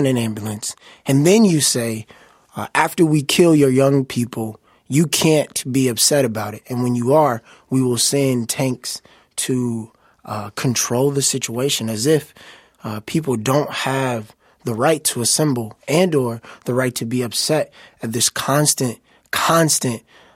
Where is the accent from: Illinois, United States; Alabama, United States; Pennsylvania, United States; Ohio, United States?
Illinois, United States; Chicago; And we in America are still very segregated. I'm from Chicago.